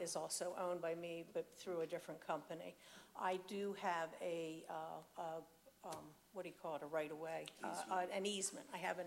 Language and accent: English; Dewey, Delaware, United States; also born or lived in Sussex County; I'm a Sussex County original. I was born in Sussex County. And what's your address? My address is Pilot Point, Lewis. I grew up in Dewey. My mother's side of the family is seven generations in Sussex.